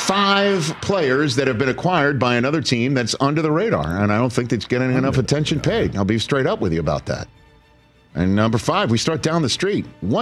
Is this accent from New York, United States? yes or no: yes; Staten Island, New York, United States; That was shot in my hometown of Staten Island.